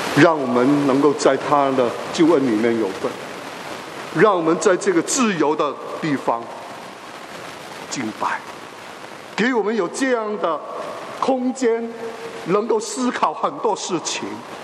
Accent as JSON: {"language": "Chinese", "country": "China", "said": "我们中国人呢？这是吃海参的地方，海参崴，吃海参。"}